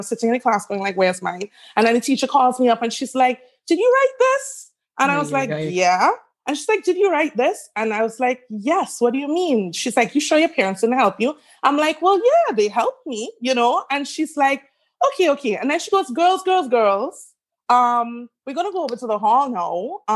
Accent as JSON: {"language": "English", "country": "Trinidad & Tobago", "tie": "born or raised there", "also_born_or_lived": "St. Vincent", "said": "I've lived all over the Caribbean. I am Trinidadian and Vincentian. I was born in St. Vincent. All my formative years were in Trinidad."}